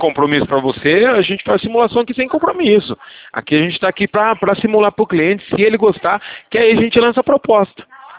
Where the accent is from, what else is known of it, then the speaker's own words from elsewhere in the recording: Limeira, São Paulo, Brazil; Não, a gente é de Limeira SP, interiorzinho aqui.